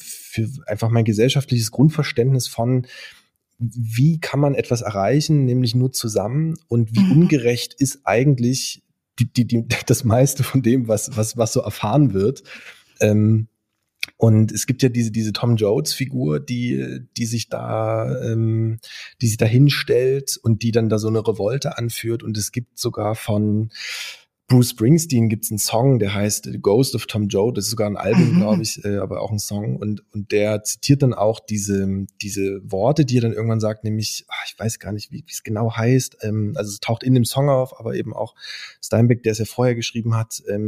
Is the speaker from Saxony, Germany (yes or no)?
yes; Kamenz, Saxony, Germany; Also erstmal komme ich ja aus der Ecke, so dass also Kamenz und Deutsch Baselitz ist die Nachbargemeinde